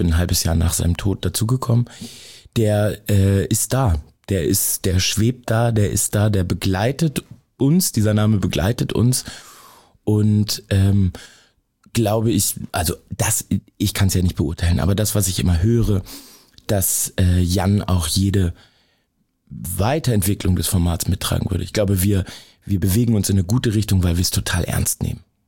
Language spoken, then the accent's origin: German; Hamburg, Germany; Ich bin halb in Stalshoop groß geworden, ich bin halb in Sasel und halb in Stalshoop groß geworden, also zwei Welten, die man erstmal nicht zusammenkriegt.